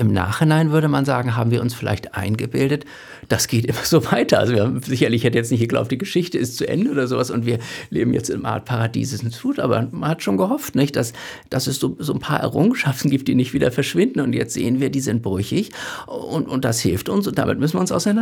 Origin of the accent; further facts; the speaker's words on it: Northern Germany, Germany; Ich komme aus Norddeutschland, von der Ostseeküste. Für mich ist Landschaft mit Heimat verbunden.